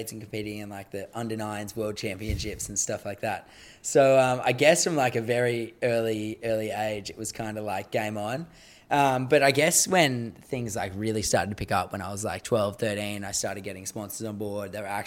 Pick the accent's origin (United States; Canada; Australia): Australia; there's that aspect of like being Australian and not American.